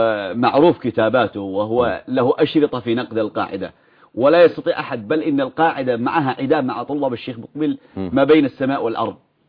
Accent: Yemen; هو كما يسميه عندنا في اليمن يسميه لغة الصميل، الصميل العصا يعني. عندنا في اليمن إذا قالوا التفاهم بالصميل

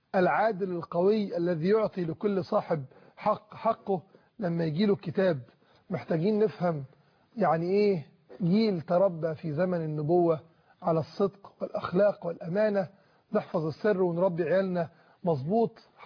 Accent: Egypt

